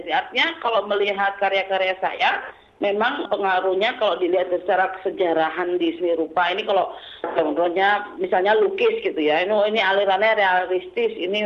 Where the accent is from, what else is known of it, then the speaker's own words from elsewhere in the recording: Surakarta, Central Java, Indonesia; born there; Ya memang saya lahir di Solo.